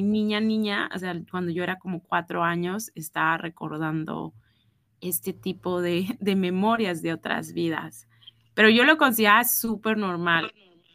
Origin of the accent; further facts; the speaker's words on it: Acapulco, Guerrero, Mexico; also born or lived in Guadalajara; yo soy de México, nací en Guadalajara, viví un tiempo ahí y después nos fuimos a vivir a Acapulco. Y viví en Acapulco hasta mis 18, 17 años. Volví a Guadalajara a estudiar la universidad